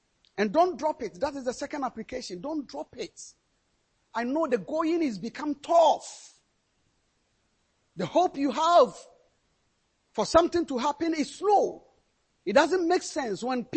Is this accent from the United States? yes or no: no; Ghana; I am African Ghanaian. I'm from Ghana.